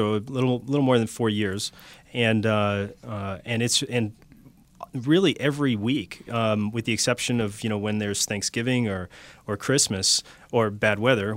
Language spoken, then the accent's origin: English; Chicago, Illinois, United States; also born or lived in Ireland; I lived in Ireland for about 10 years. I did my undergraduate there, and really kind of had a, I grew up in Chicago.